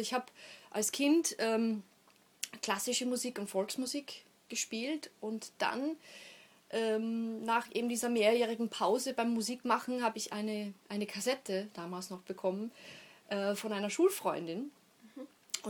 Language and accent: German; Austria; es war noch in meiner Heimat in Österreich